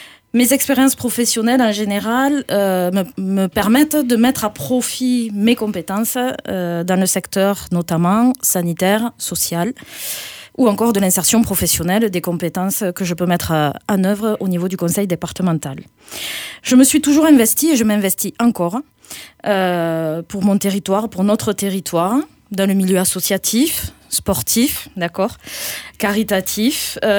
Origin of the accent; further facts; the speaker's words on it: Villefranche, France; Alors moi, je suis née à Villefranche, villefranchoise. Je suis issue d'une famille d'artisans commerçants villefranchois. J'ai 48 ans et puis j'ai une famille à ma charge.